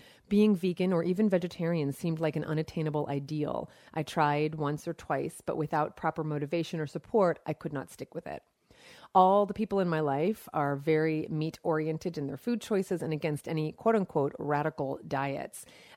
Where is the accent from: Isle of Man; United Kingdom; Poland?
Poland; now in United States; I'm originally from Poland, living in the U.S. for the past 20 plus years.